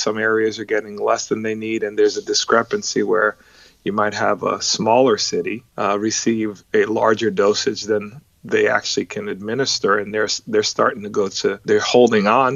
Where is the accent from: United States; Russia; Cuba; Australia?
United States; New York; now in Texas, United States; So, you know, I'm from New York, and I had visited my mother, who still lives in New York.